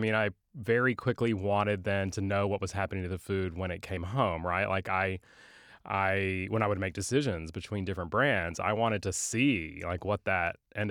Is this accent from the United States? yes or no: yes; San Angelo, Texas, United States; also born or lived in Albany, Georgia; My dad was in the Air Force, and I was born actually in Albany, Georgia. We moved to San Angelo when I was less than a year old.